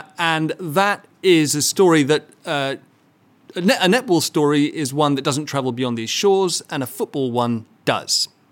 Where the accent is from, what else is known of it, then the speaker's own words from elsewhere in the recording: United Kingdom; It's all messy and difficult and awkward, especially if we're British.